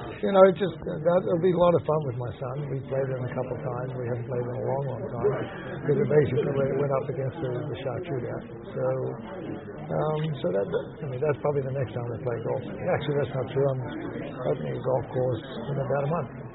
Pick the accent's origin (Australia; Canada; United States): Australia; especially in my home country, Australia.